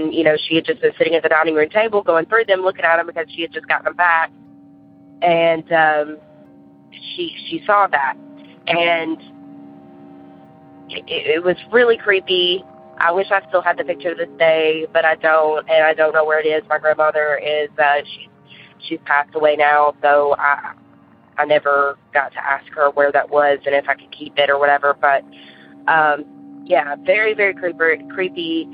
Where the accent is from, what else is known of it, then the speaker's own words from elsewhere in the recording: Murfreesboro, Tennessee, United States; I'm from Murfreesboro, Tennessee.